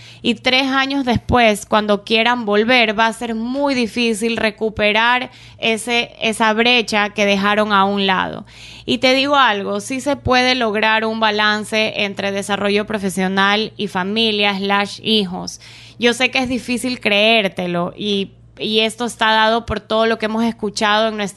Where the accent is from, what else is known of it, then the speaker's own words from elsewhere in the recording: Ecuador; Nosotros como ecuatorianos somos gente trabajadora, honrada, honesta, confiable